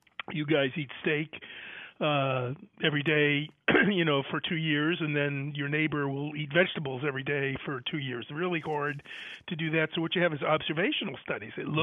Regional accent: Framingham, Massachusetts, United States; When we grew up in Framingham, we knew 6 cheeseburgers a day.

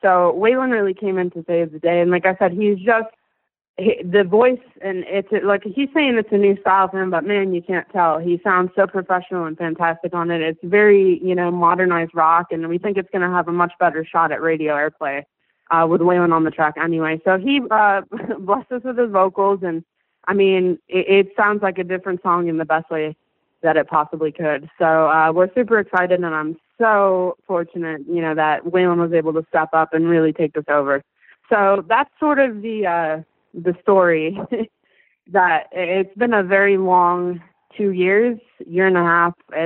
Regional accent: Vernon, New York, United States; He actually came out to my hometown of Vernon, New York a couple months later to shoot a music video and everything.

